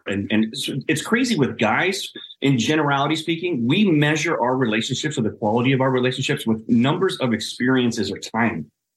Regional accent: Omaha, Nebraska, United States; Then it was I grew up in Omaha, Nebraska. So we actually had lots of like direct marketing, direct mail

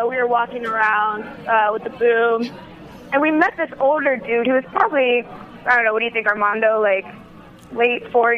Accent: Columbus, Ohio, United States; I'm from Columbus, Ohio.

